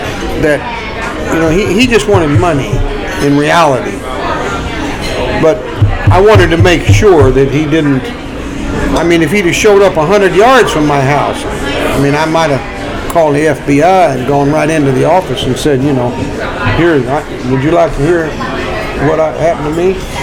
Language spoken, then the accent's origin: English; Texas, United States; I was from Texas.